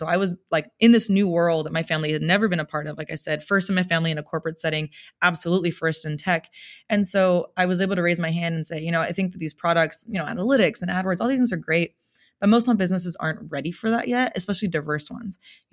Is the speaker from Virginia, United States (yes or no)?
no; Oxnard, California, United States; so I'm from Oxnard, California, grew up there with my family, big Mexican American family